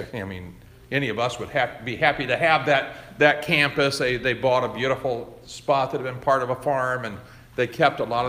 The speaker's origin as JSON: {"language": "English", "region": "Bible Belt", "country": "United States", "tie": "born or raised there", "said": "I grew up in the Bible Belt, and I grew up, well, I'm going to turn 70 tomorrow, so that tells you how far back it is when I was a kid."}